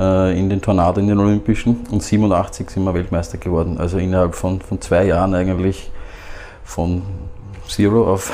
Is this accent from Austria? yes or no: yes; Burgenland, Austria; Wir sind im Burgenland aufgewachsen. Seit meinem 4. Lebensjahr war ich am Neusiedler See.